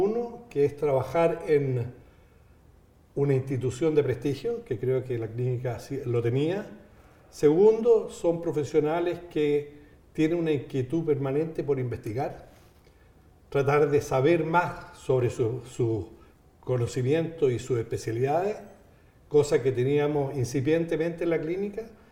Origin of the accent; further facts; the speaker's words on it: Chile; Soy, aunque por el apellido alemán, soy chileno